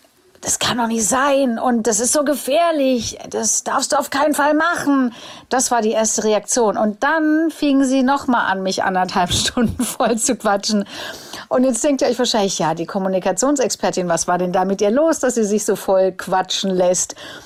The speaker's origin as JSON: {"language": "German", "country": "Germany", "said": "hatte tatsächlich für mich als Deutsche eine Riesenfreude"}